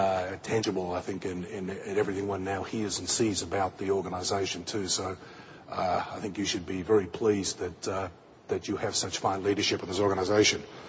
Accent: Australia; accent: Australian; I guess you hadn't worked out that I'm Australian by origin.

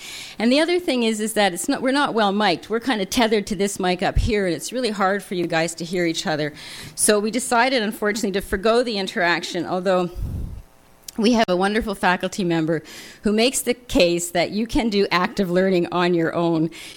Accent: Kingston, Ontario, Canada; yes, we are from Canada, only the cold north. And so we're from Kingston, Queen's University in Kingston, Ontario. And that's just the other side of Lake Ontario, north side of Lake Ontario, just across the lake from Syracuse.

